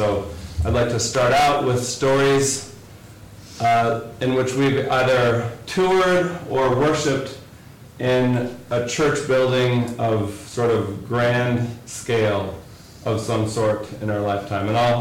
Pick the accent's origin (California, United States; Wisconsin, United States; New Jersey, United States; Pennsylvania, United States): Wisconsin, United States; Oconomowoc; I finally said, I'm from Oconomowoc, Wisconsin. And she goes, oh, I've been there. And she had actually been to my hometown